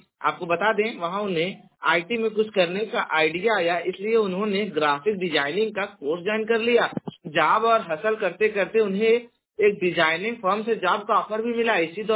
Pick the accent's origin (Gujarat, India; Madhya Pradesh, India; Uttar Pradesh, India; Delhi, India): Uttar Pradesh, India; Jaunpur; मैं उत्तर प्रदेश के जौनपुर जिले का निवासी हूं